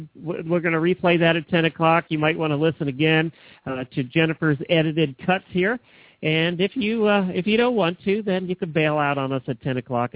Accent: Ocala, Florida, United States; from Ocala, Florida.

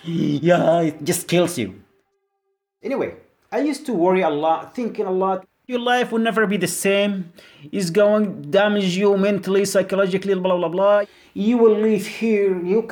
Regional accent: Yemen; English is a second language; from Yemen. I was detained at Guantanamo.

